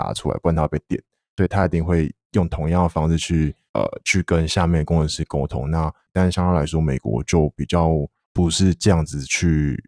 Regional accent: Taiwan; now in United States; 我的单位只有我一个台湾人

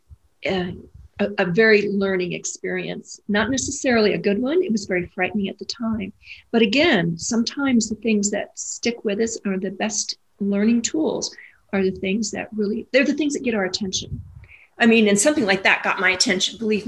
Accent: Wyoming, United States; I said, I grew up in Wyoming. And I mean, for us, fast food was hitting a deer at 60 miles an hour.

